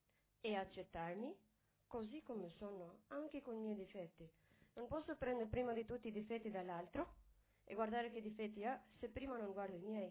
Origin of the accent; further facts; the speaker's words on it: Albania; sono albanese.